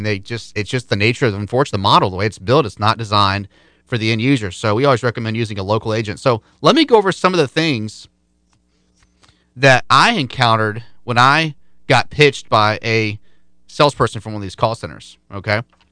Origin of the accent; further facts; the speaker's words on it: South Carolina, United States; including my state I was born in. I grew up in South Carolina, and I know what's available in that county.